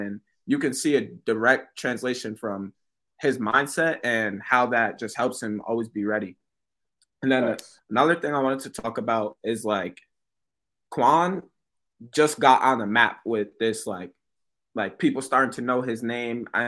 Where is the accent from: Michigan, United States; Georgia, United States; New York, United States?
New York, United States; Albany; I'm from Albany, so I know a lot about that school